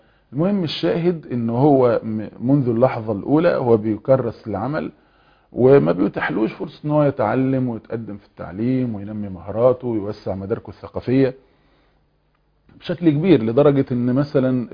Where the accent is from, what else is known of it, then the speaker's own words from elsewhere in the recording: Egypt; ويمكن احنا مثلا عندنا في مصر بتعبر عن نوع خدمة شخص لشخص